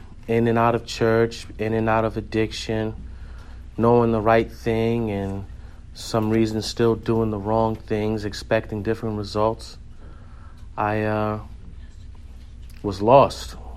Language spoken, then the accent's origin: English; New York City, New York, United States; So, I was raised in New York City, pretty much spoiled as a child, had everything I wanted